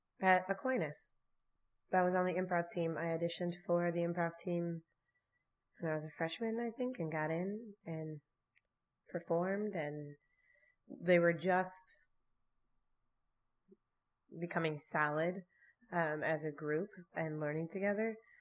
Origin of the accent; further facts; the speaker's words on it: Ludington, Michigan, United States; also born or lived in Dayton, Ohio / Muskegon; I grew up in Ludington, and then, Ohio. I lived near Dayton, Ohio.